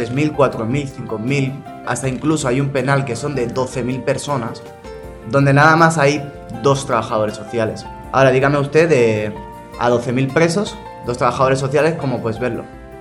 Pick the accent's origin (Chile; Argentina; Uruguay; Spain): Spain; como siendo español, lo primero que hay es una extorsión.